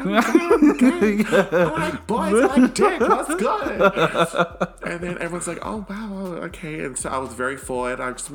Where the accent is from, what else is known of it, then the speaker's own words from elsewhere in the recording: Australia; growing up in Australia